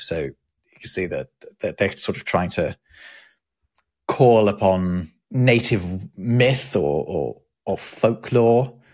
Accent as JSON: {"language": "English", "country": "United Kingdom", "said": "The other one, though, that was surprising to me as a Brit"}